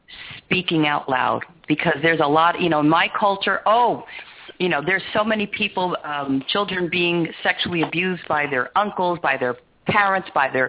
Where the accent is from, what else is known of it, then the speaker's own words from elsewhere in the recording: Puerto Rico; moved away; I was very bullied when I came into this country. I'm from Puerto Rico. And I don't think my mom nor my father understood what bullying even was, because we never had that on the island.